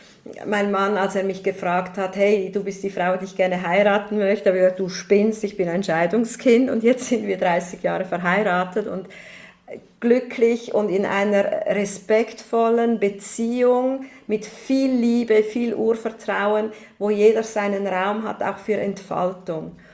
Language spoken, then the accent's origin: German; Switzerland; Ich bin Schweizerin